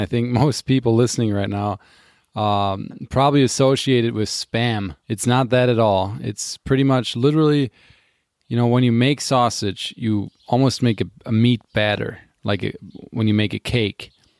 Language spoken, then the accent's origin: English; Germany; now in United States; I'm originally from Germany and, you know, moved to the US about a decade ago.